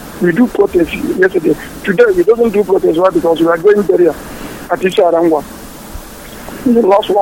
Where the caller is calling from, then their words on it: Aba, Abia, Nigeria; Good morning, I'm coming from